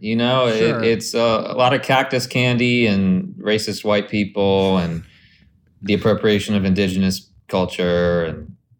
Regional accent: Arizona, United States; also born or lived in Dallas, United States; I was born in Texas in Dallas, and I grew up in Arizona.

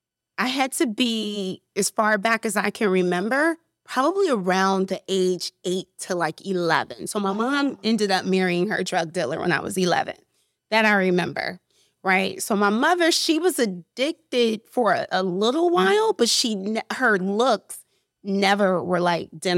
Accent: Chicago, Illinois, United States; So, I am from the south side of Chicago, Inglewood.

